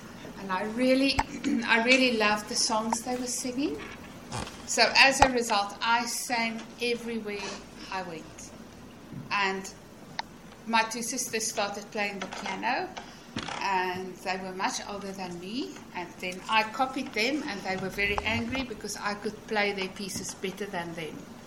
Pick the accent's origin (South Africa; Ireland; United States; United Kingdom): South Africa; I'm South African, but I also have a British nationality. But I was born in South Africa and I studied there.